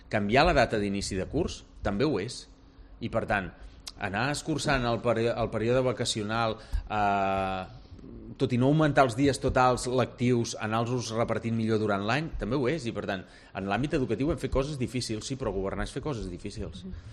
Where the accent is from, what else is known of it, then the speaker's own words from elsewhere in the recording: Palafrugell, Catalonia, Spain; jo soc de Palafrugell, de Calella, de Llafranc, de Tamariu... Hòstia, la meva gent, el meu entorn, no són propietaris d'hotel, són treballadors